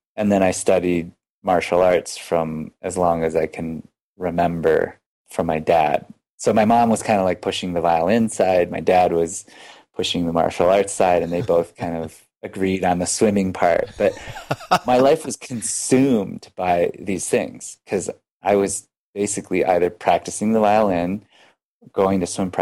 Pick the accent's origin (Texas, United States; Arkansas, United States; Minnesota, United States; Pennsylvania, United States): Minnesota, United States; Mankato; So I was born and raised in Minnesota, Mankato, Minnesota, which is basically this small farm town with a small university in it.